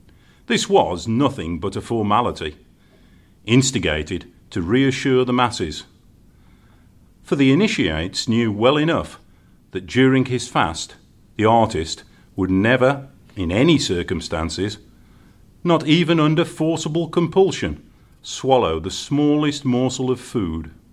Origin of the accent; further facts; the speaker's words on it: West Midlands, United Kingdom; accent: Black Country; black country accent.